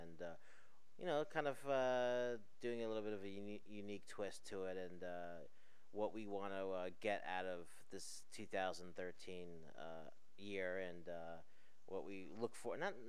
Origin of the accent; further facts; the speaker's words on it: New Jersey, United States; we're the true green and white, and we're actually from Jersey, so which is good.